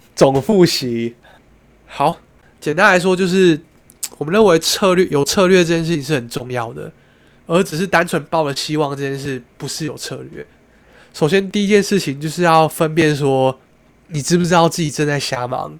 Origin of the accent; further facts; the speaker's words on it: Kaohsiung, Taiwan; 老实说我是想要回南部的，我是想要回我的家乡高雄的。